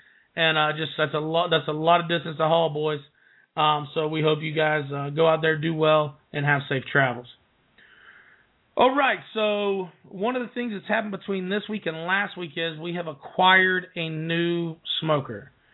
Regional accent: Lakeland, Florida, United States; we grew up together here in Lakeland

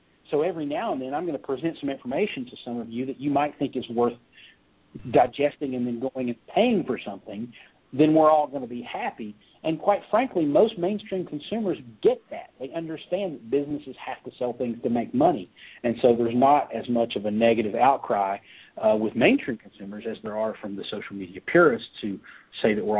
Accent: Pikeville, Kentucky, United States; my mother – who lives in my hometown of Pikeville, Kentucky, which is a town of 7,000 people in Appalachian, in eastern Kentucky in the hills. And, yes, I am a hillbilly.

